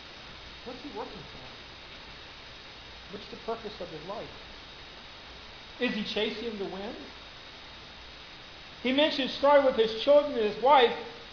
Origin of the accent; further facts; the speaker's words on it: United States; born there; I'm an American. I love this country. I think it's probably the best country that you can possibly live in. Now I'm a little biased because it's the only country I have ever lived in. I was born here